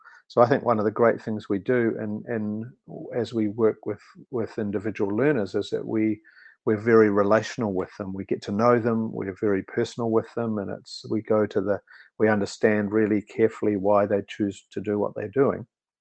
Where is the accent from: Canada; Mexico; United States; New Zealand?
New Zealand; And whereas we came from New Zealand going, right, we're going to workshop this with continuums.